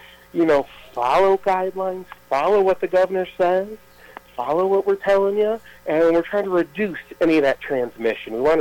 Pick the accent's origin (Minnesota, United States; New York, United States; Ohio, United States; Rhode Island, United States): Ohio, United States; Sandusky; Yeah, I'm from Northern Ohio. I'm from around Sandusky.